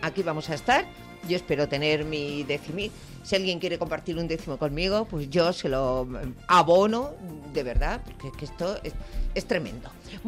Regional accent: Madrid, Community of Madrid, Spain; lo solidarios que somos los madrileños.

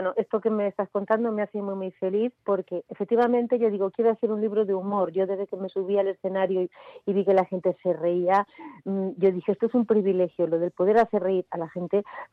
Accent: Asturias, Spain; Yo soy una asturiana de buen comer y de siestas y de tal.

